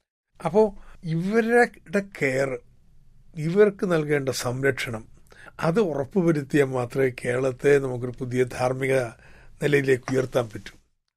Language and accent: Malayalam; Kottappuram, Kerala, India; ഞാൻ ജനിച്ചത് കോട്ടപ്പുറത്താണ്. എൻ്റെ അമ്മയുടെ വീട് കോട്ടപ്പുറത്താണ്. കോട്ടപ്പുറം കോട്ടയുടെ തൊട്ടിപ്പുറത്താ എൻ്റെ വീടുണ്ടായിരുന്നത്. ഞങ്ങളെ കോട്ടയക്കാരനെ വിളിക്കാം.